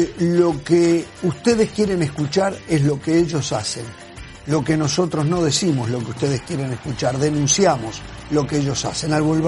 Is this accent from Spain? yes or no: no; Uruguay; Yo soy uruguayo y los uruguayos decimos vamos que vamos.